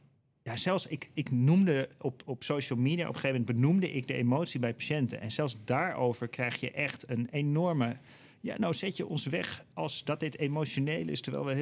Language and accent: Dutch; Amsterdam, North Holland, Netherlands; Ik was ook als Amsterdammer daar in Rotterdam.